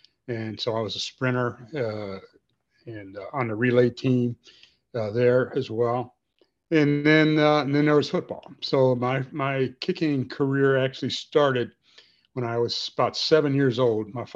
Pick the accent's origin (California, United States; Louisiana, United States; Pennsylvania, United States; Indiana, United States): Indiana, United States; Gary; And, you know, I grew up in Gary, Indiana. Northwest Indiana was a real hotbed for basketball, especially.